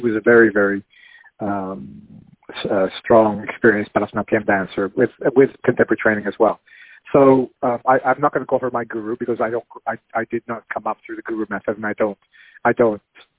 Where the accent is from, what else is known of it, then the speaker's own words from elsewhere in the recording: London, United Kingdom; now in Canada; I was born in London, England, I was brought up on fish and chips and not cumin and curry.